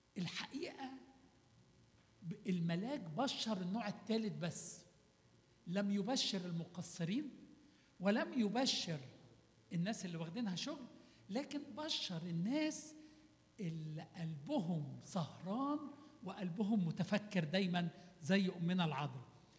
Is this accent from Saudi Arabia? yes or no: no; Egypt; عارفين عندنا في مصر يقول له كرمش له عشرينية كده يعني